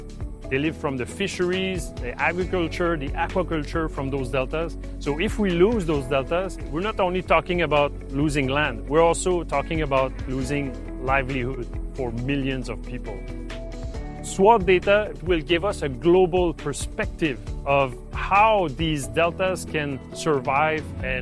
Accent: Jonquière, Quebec, Canada; I'm from Quebec, Canada, from a city called Jonquière.

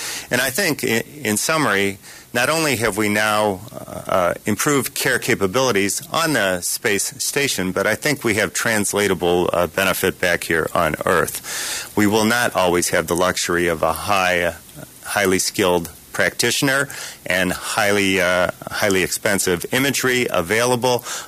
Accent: Detroit, Michigan, United States; We initially started out in my hometown, Detroit, with the Detroit Red Wings

